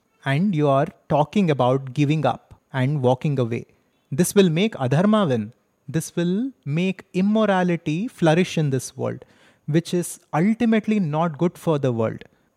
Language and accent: English; India; Of course, as an Indian, I completely stand with my country and I support what India decides to do.